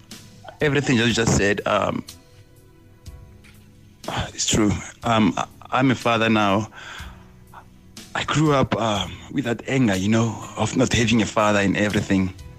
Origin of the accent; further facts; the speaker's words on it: Soshanguve, Gauteng, South Africa; from Soshanguve.